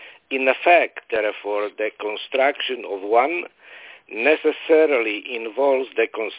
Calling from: Florida, United States; from Florida.

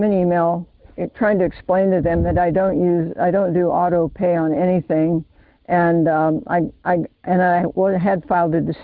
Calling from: Arizona, United States; I'm from Arizona.

